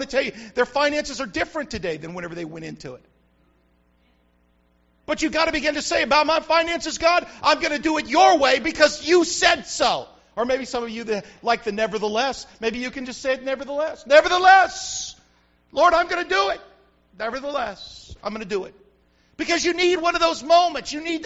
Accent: Carrizozo, New Mexico, United States; Remember, I'm the hick from Carrizozo. I don't have no Bible college.

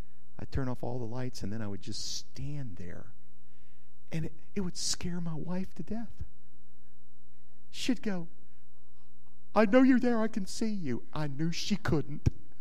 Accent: New Mexico, United States; Oh, yeah, I was born and raised in New Mexico. I was a reprobate as a teenager

